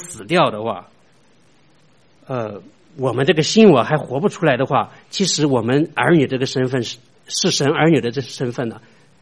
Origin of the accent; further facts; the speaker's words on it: Shandong, China; 我是山东人的哈